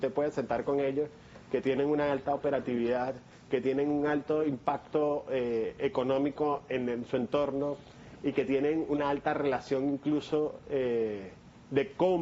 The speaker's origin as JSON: {"language": "Spanish", "country": "Venezuela", "tie": "born there", "said": "nací en Venezuela, claro. Nací en Venezuela hace 41 años. Con mucho orgullo yo digo que soy de las tres nacionalidades, porque siento tanto amor como por Venezuela, que es mi patria"}